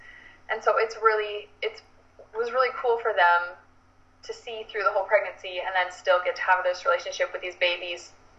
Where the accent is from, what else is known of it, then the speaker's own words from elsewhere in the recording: Utah, United States; Background-wise, I was born and raised in Utah. I have four siblings.